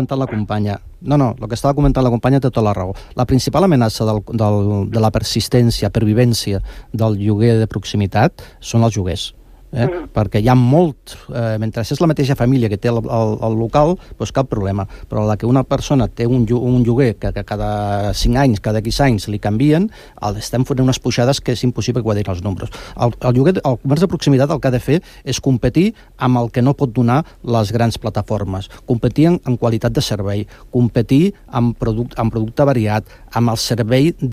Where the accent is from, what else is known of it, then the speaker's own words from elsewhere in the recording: Badalona, Catalonia, Spain; Mira, som de Badalona